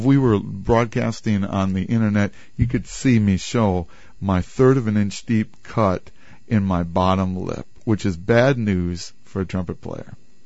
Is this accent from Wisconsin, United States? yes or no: yes; Wisconsin, United States; now in Rochester, United States; She's from New Jersey. I'm from Wisconsin. We're in Rochester, New York.